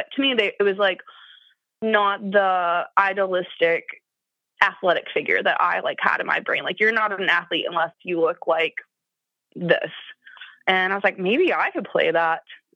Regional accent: Appalachia, United States; So like I said, I'm from Appalachia. I don't think I have a very strong accent. I've had some media training, so I've learned to neutralize my accent.

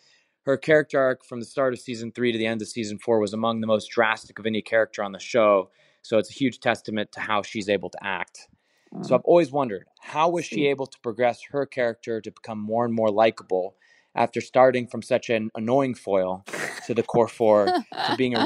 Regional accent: Hermosa Beach, California, United States; I'm from Hermosa Beach, California, which I'm sure you both know that's predominantly where the entire OC series was filmed.

